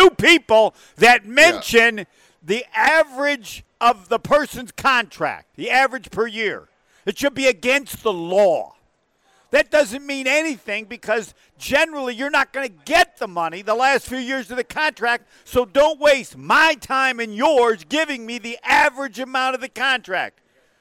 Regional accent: Indiana, United States; and I'm from Indiana, but that's about 30%.

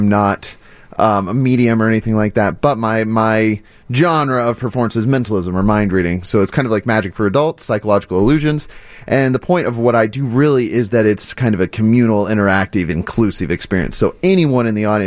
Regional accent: Kansas, United States; You know, I'm from a small town in the Midwest. I'm from Kansas.

